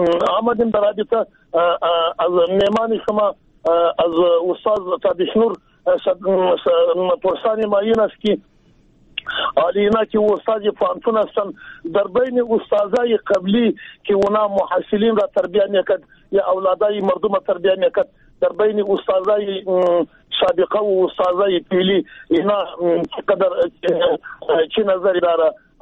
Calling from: Jowzjan, Afghanistan; پشتون هستم از جوزیان.

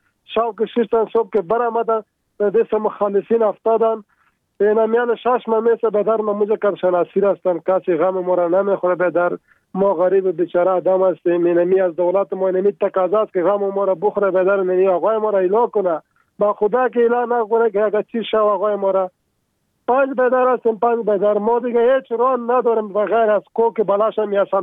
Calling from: Paktika, Afghanistan; از ویدار از کابل تماس گرفتیم. ولایت ما پکتیکا است. 40 سال میشه نمینجا در منطقه در دولمان زندگی میکنیم.

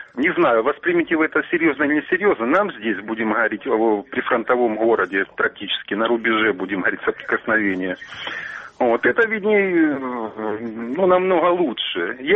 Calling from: Avdiivka, Donetsk Oblast, Ukraine; Авдеевка, Донецкая область.

